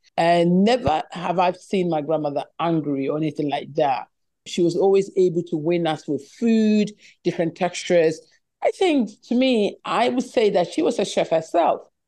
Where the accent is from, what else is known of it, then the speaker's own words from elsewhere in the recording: England, United Kingdom; my parents moved to England. We were raised there in England.